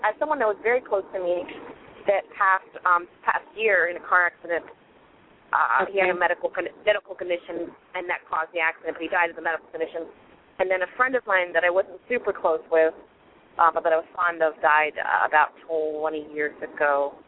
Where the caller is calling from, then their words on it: Virginia, United States; I'm calling from the state of Virginia.